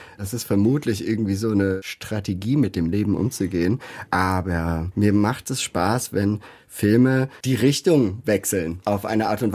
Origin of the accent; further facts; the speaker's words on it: Cologne, North Rhine-Westphalia, Germany; wie ich mich gefühlt habe, in Köln aufzuwachsen, als Leipziger mit Ostfamilie. So ein bisschen mein Zuhause, aber irgendwie auch nicht so ganz zugehörig.